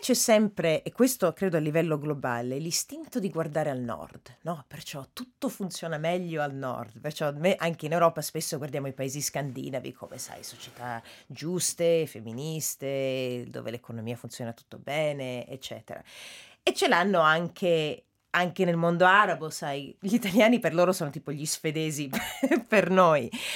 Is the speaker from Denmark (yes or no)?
yes; Denmark; Italian is a second language; io sono cresciuta in Danimarca, il paese è bello